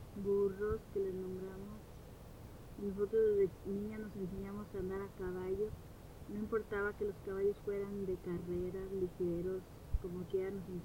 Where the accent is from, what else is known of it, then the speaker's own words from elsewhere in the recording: Jalisco, Mexico; born there; Le pregunté a Jalisco.